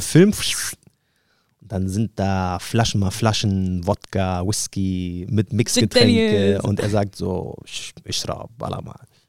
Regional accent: Palestine; now in Germany; Was willst du mir als Palästinenser, der damit aufgewachsen ist

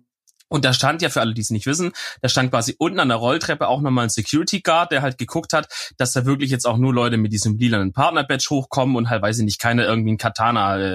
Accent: Germany; Ich sag immer Pokimane, aber ich bin halt ein Deutscher, ne?

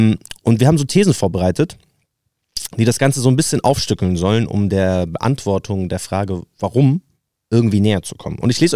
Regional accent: Palestine; Nein, ich bin selber Palästinenser.

